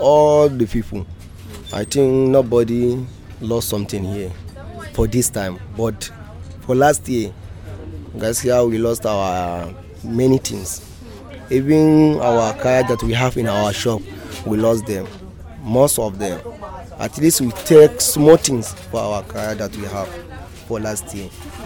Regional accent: Borno, Nigeria; I came from Borno State.

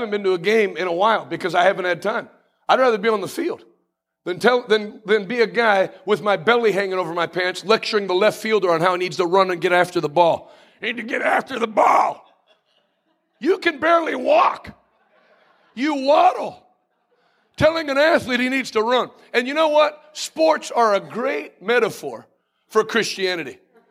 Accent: Pennsylvania, United States; see, I told you I was from Pennsylvania. I know the word wee-wee.

